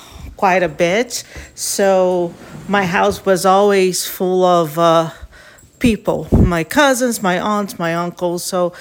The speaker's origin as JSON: {"language": "English", "region": "Rio de Janeiro", "country": "Brazil", "tie": "born or raised there", "said": "I grew up in Rio de Janeiro, which is a city by the southeast of Brazil."}